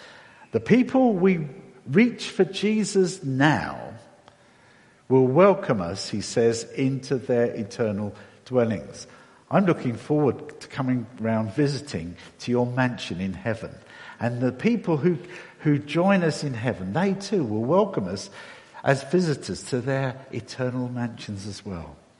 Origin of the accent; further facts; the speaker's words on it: Hayes, London, United Kingdom; I grew up in Hayes in Middlesex. We didn't have much.